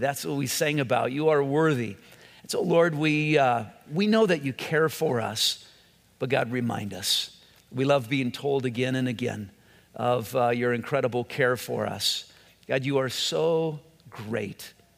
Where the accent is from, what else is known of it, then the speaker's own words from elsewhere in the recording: Whittier, California, United States; I was born and raised in Whittier, so we're at Whittier Presbyterian Hospital.